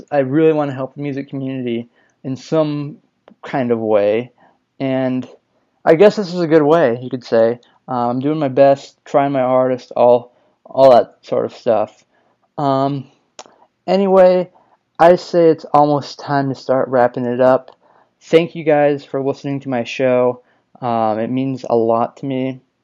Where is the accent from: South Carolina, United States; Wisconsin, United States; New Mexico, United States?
New Mexico, United States; now in Tucson, United States; They just finished up a 3-day tour in New Mexico, which is awesome. My hometown, or my home state.